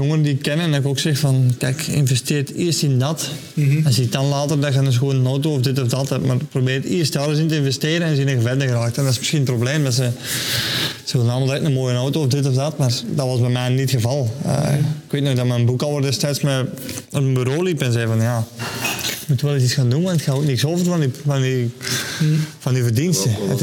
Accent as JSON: {"language": "Dutch", "country": "Belgium", "said": "En destijds als Belg vielde, en heel België zat op een kop van oog"}